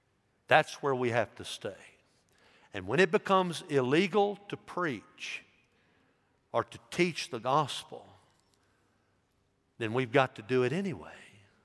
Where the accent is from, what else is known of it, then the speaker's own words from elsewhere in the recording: United States; Now, I say I love America. Okay, I am patriotic, but I want to say this to you. I am an American after I am a Christian, all right?